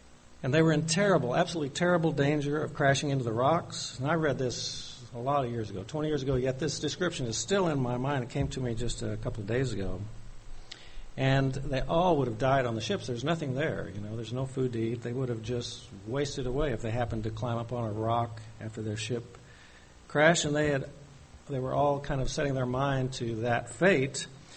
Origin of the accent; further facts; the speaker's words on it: Missouri, United States; See, I come from Missouri, so that was what we were always watching.